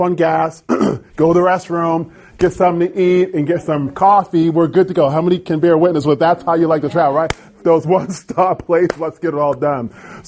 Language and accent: English; Canada; As I was telling you guys, I'm from Canada.